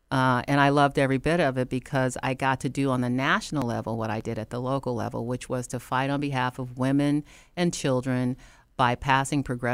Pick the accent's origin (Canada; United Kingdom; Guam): Guam; born there; I'm an Air Force brat. I was born on Guam. My father was in the Air Force for 28 years, so as a child, I grew up being the new kid in school like every couple of years.